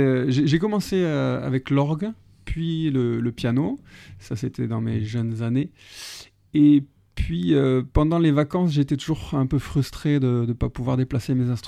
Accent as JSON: {"language": "French", "town": "Saint-Étienne", "region": "Auvergne-Rhône-Alpes", "country": "France", "tie": "born there", "said": "Moi, je suis né à Saint-Étienne, mais non."}